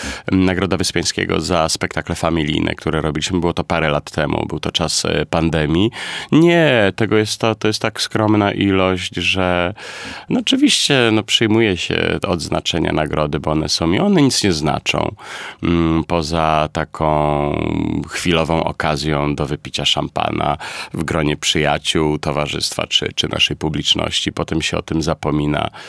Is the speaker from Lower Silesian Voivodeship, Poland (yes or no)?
yes; Wrocław, Lower Silesian Voivodeship, Poland; Ja jestem z Wrocławia. W zasadzie, no tak jakoś mi się tak fajnie układało od liceum